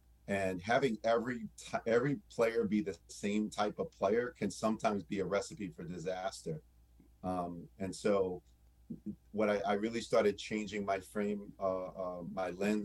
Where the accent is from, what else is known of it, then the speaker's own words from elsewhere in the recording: Lowell, Massachusetts, United States; I grew up in Lowell, Massachusetts, played a lot on the playground